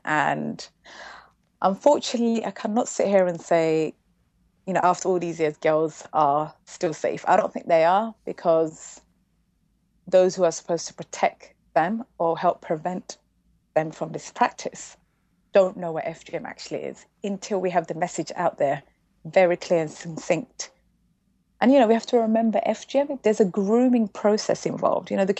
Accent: Somalia; The community I'm from the Somali community, we were told it was a religious practice

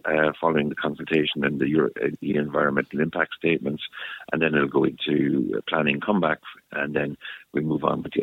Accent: Limerick, Munster, Ireland; When you and I grew up in Limerick, that used to be the GPO building

